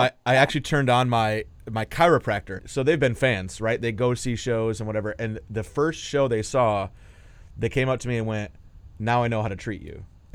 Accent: Ann Arbor, Michigan, United States; So I'm from Ann Arbor.

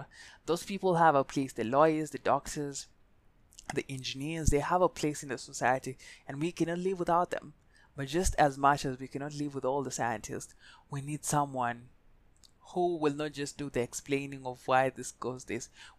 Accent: Kericho, Kericho County, Kenya; I'm from Kericho. It's a beautiful county. It's a beautiful place. You need to come visit over here.

